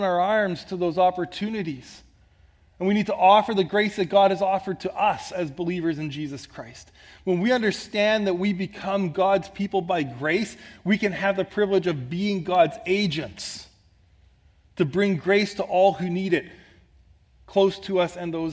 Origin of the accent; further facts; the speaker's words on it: Canada; I'm still a husband. I'm still a father. I'm still a pastor. I'm still a Canadian.